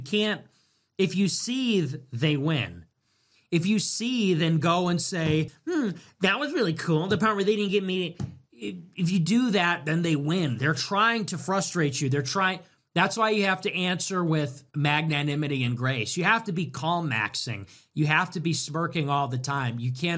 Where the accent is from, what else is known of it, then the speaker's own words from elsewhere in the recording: United States; I'm American, man. I'm American.